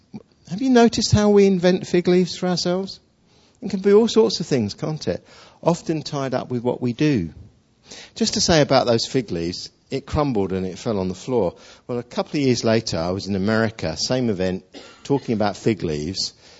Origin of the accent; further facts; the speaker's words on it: East of England, United Kingdom; You know, I grew up in a family where my family's were Baptists. We grew up in Essex, and in our Baptist church back in the 50s